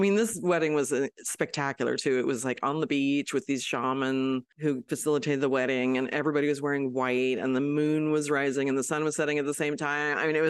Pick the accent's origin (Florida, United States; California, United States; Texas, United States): California, United States; So I grew up in the Bay Area, and my parents are very cultured people